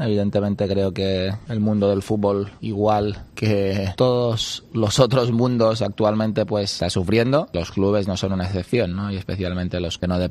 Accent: Spain

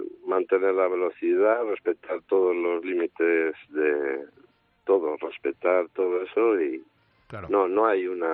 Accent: Tudela de Duero, Castile and León, Spain; Yo soy de Tudela de Duero, que te invito, sí.

